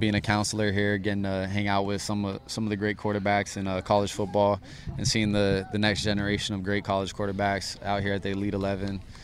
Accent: Hawaii, United States; I'm from Hawaii. He's from Hawaii.

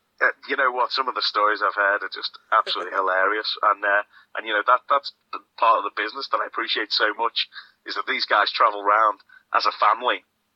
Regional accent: Wirral, North West England, United Kingdom; And obviously I met him, and it turned out we're both from the Wirral.

